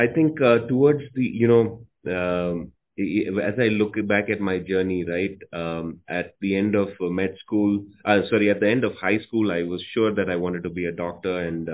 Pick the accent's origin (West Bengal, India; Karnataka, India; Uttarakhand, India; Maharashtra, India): Karnataka, India; Bangalore; moved away as an adult; now in United States; I am a doctor, born and brought up in India, grew up in Bangalore, did my early education and then did my medical education, my MBBS in Bangalore, following which I moved to the United States